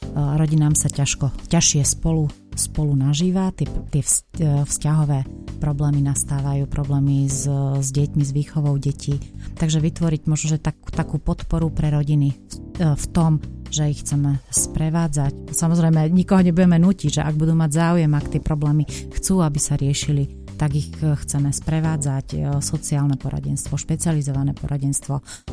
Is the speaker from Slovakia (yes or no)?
yes; Žilina Region, Slovakia; tým, že som z Oravy, tak najčastejšie chodíme na naše kopce.